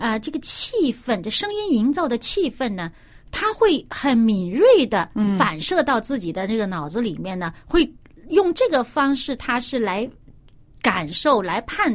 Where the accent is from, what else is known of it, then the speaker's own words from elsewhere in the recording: China; 我们中国人有些地方的人，他这个语言特点呢，个性啊，他是说话声音很大的。